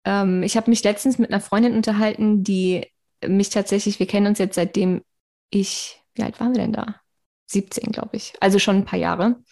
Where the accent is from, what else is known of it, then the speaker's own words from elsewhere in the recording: Darmstadt, Hesse, Germany; ich bin ja in Darmstadt groß geworden